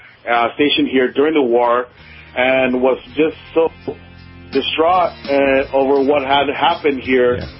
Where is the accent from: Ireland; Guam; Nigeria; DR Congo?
Guam; And he asked me if I'm from Guam, and I said yes.